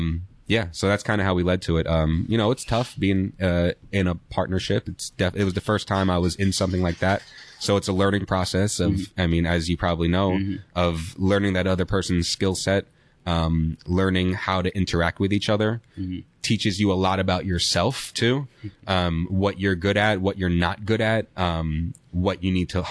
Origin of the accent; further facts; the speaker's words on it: New York, United States; He's from the Bay Area. I was from New York.